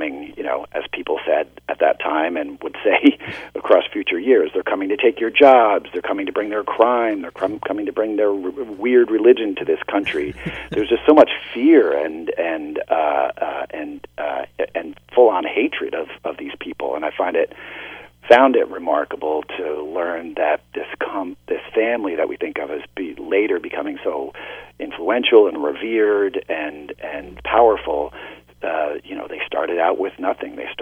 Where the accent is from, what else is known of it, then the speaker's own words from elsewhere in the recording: New Jersey, United States; headed back south through my home state of New Jersey, and I realized that I was driving within a few miles of my own Irish immigrant grandparents.